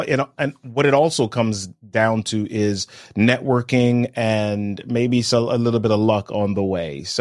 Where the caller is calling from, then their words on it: Maryland, United States; I'm in Maryland, man.